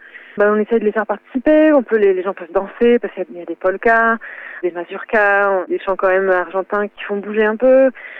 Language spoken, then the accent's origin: French; France; je suis originaire de la France, et un peu de Belgique